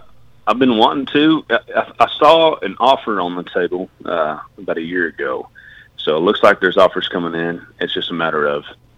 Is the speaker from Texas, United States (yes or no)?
yes; Lubbock, Texas, United States; But I come from Lubbock, Texas, so there's a couple of big dogs out of Texas